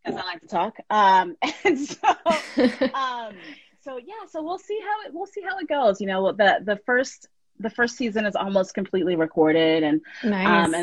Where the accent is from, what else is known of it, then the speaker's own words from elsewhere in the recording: Brooklyn, New York, United States; you know, I'm from Brooklyn, you know, I'm the fat black girl from Brooklyn